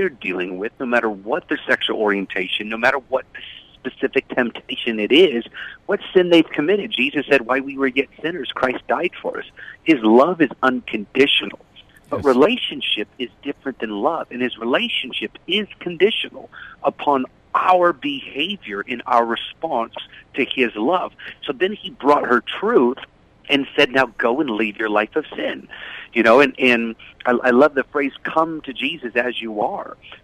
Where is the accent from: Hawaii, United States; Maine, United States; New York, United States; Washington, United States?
Washington, United States; Seattle; You know, I grew up in Seattle. I was a pastor's kid